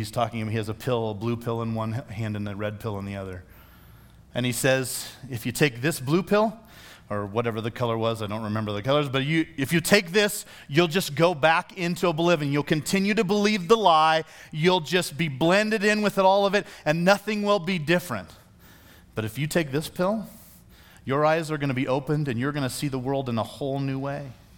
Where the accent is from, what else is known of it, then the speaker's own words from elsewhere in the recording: Iowa, United States; I grew up in Midwest, rural Iowa.